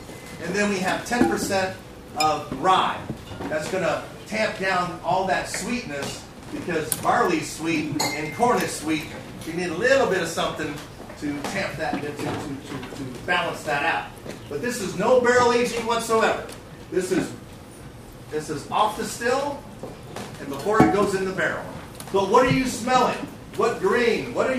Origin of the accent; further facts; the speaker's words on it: Louisville, Kentucky, United States; made right there in Kentucky, in my hometown in Louisville, called Vendome.